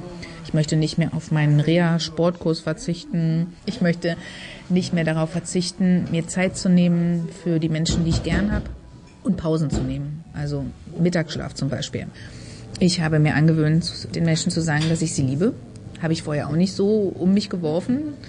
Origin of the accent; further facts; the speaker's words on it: Berlin, Germany; ich bin Berlinerin, 43 Jahre alt